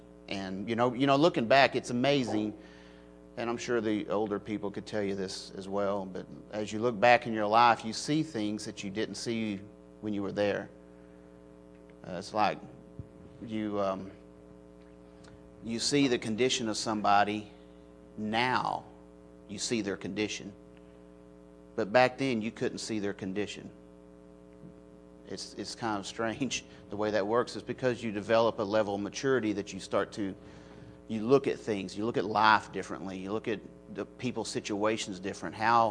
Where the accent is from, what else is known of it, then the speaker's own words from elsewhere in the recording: Wilburton, Oklahoma, United States; I remember back when I was in Wilberton growing up in the gospel, growing up in the Lord